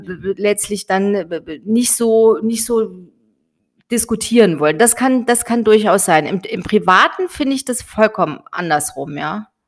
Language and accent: German; Germany; also wir jetzt... Als Deutsche, ja.